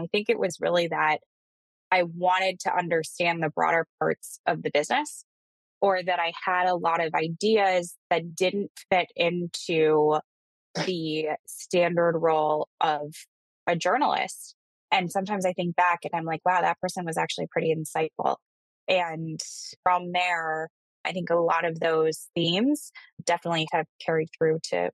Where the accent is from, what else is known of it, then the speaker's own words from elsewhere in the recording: Chicago, Illinois, United States; So I grew up in Chicago, downtown in the city.